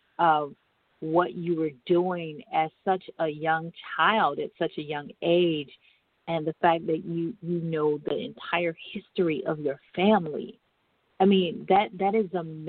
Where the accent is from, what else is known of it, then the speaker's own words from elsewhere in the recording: Michigan, United States; I was raised in Michigan, so I would sit in the corner where the heat came out of the vent on the floor.